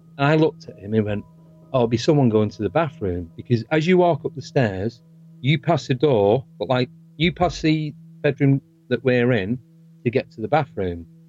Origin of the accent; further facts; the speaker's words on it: Manchester, North West England, United Kingdom; Now, I'm from Manchester, originally, in the northwest of England.